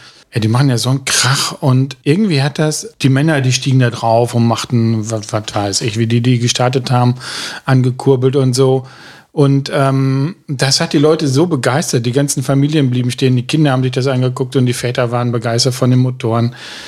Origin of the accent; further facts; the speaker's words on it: Darmstadt, Hesse, Germany; Ich bin ja da quasi in der Ecke groß geworden. Ich bin auf Darmstadt groß geworden, wollte ich mal sagen.